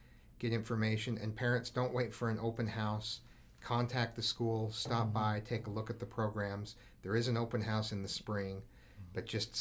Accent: Seattle, Washington, United States; born there; I was born in Seattle, Washington.

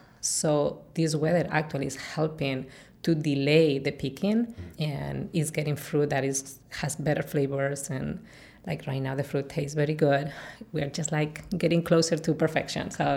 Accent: Madrid, Community of Madrid, Spain; English is a second language; moved away as an adult; now in United States; I'm from Madrid originally, so it's not a wine region per se. My family is not in the wine business.

